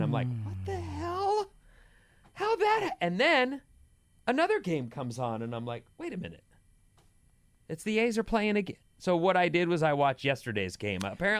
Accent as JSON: {"language": "English", "town": "Santa Ana", "region": "California", "country": "United States", "tie": "born or raised there", "said": "I got in Santa Ana where I was growing up in Orange County."}